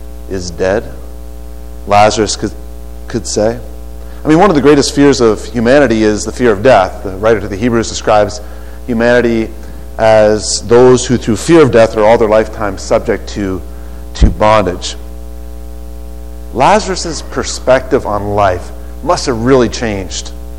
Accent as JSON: {"language": "English", "region": "Prince Edward Island", "country": "Canada", "tie": "born or raised there", "also_born_or_lived": "Nova Scotia", "said": "I was born in Nova Scotia. I lived there in different parts of Nova Scotia until about the age of 8. Then I moved to Prince Edward Island, and I lived there most of my young adult life."}